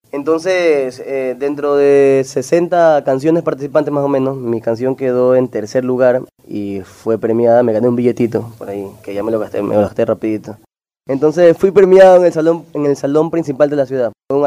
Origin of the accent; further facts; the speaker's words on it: Guayaquil, Guayas, Ecuador; Yo tengo canciones compuestas a mi tierra, a Guayaquil.